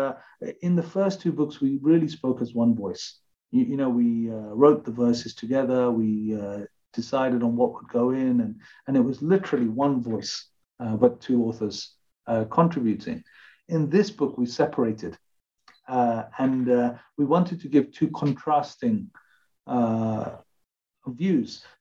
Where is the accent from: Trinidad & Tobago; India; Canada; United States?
India; I feel like I'm a Westerner, at the same time I'm Indian, at the same time I'm Hindu